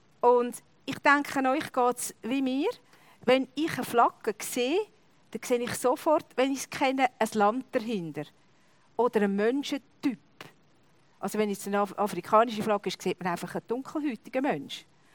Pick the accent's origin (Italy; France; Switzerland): Switzerland; Ich glaube, wir Schweizer sind eigentlich fast die Einzigen, die uns manchmal schämen für unsere Fahne.